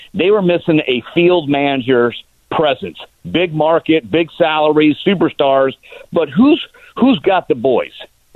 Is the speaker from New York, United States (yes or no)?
no; Los Angeles, California, United States; I want to play for the Los Angeles Dodgers as a kid growing up in Los Angeles. Like, that was my dream.